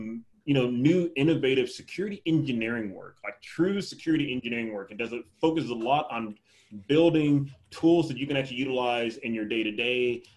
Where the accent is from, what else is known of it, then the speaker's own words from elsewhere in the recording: the South, United States; You know, I'm from the South, so I can talk forever.